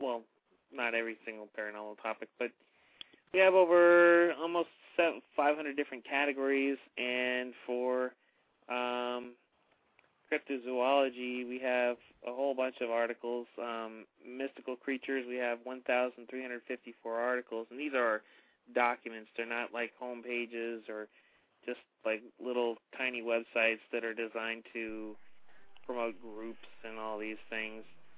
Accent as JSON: {"language": "English", "region": "Maine", "country": "United States", "said": "I'm from Maine"}